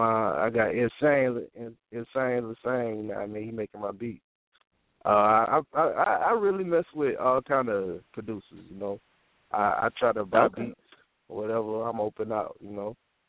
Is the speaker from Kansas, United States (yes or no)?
no; Manning, South Carolina, United States; No, I'm originally from Manning, but right now I'm located in Sumter